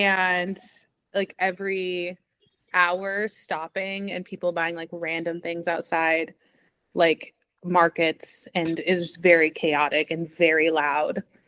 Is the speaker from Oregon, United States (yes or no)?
yes; Oregon, United States; I'm from Oregon originally. I do not live there anymore